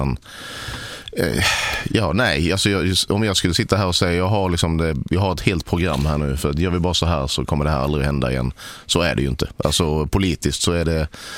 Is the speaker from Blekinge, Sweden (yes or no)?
yes; Sölvesborg, Blekinge, Sweden; på stadsbiblioteket hemma i Sölvesborg